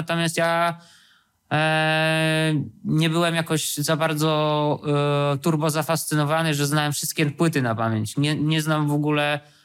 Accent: Wrocław, Lower Silesian Voivodeship, Poland; pomimo tego, że jestem z Wrocławia

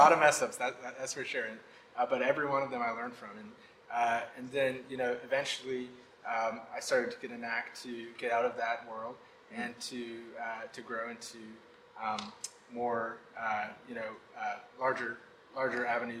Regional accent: Wisconsin, United States; now in Florida, United States; And so, you know, I grew up in Wisconsin, and that was in a very small town, and that's where I started off doing that. And then eventually I was able to relocate down here to Florida

